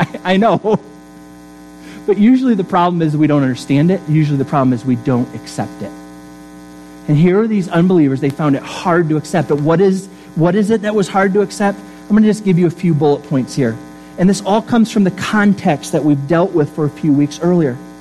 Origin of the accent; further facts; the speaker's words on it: East Stroudsburg, Pennsylvania, United States; born there; many of you think I was born in East Stroudsburg, Pennsylvania, but that's only written on my birth certificate.